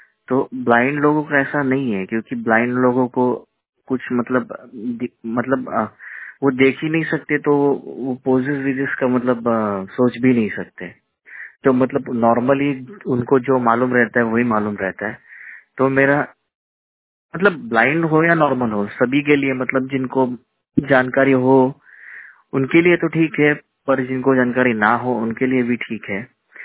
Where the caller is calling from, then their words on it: Mumbai, Maharashtra, India; Hello, मैं मुंबई से हूँ।